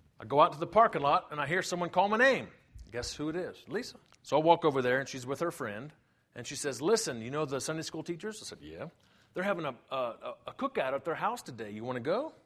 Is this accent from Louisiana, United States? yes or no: yes; Slidell, Louisiana, United States; moved away as an adult; now in Mobile, United States; I was from Slidell.